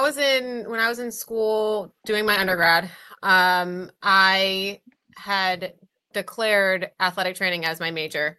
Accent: New England, United States; I'm from New England, so I went back home for my internship

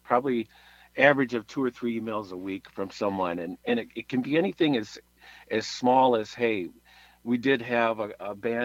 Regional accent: Mineral, Illinois, United States; Well, I kind of mentioned Mineral is my hometown. Mineral is a town of about 240 people.

